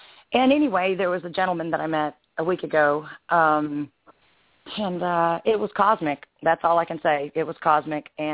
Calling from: Arkansas, United States; I'm in Arkansas.

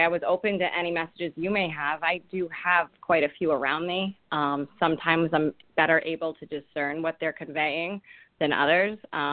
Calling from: Rhode Island, United States; I'm calling from Rhode Island.

